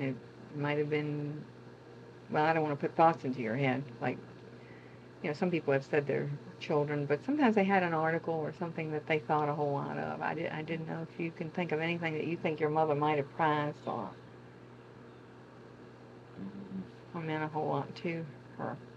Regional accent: Norfolk, Virginia, United States; I was raised in Norfolk, Virginia

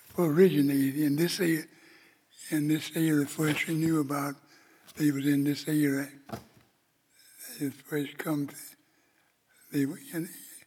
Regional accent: Central, South Carolina, United States; born there; I was born in Pickens County, in Township of Central. And the date was June 23rd, 1905.

